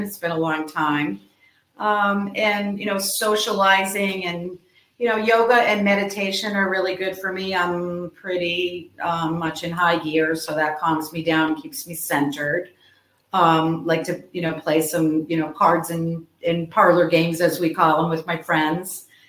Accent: Connecticut, United States; now in Naples, United States; No, I'm from Connecticut and I kind of did a lot of traveling and have been in Naples for 28 years.

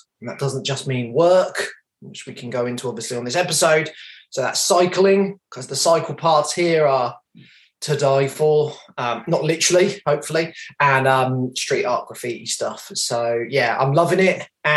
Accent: London, United Kingdom; I grew up in England, in the outskirts of London.

